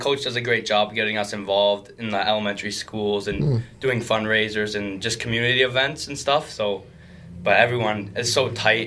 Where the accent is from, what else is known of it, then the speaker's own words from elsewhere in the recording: Ontario, Canada; I'm from Northern Ontario, so I played junior up on Sault Ste. Marie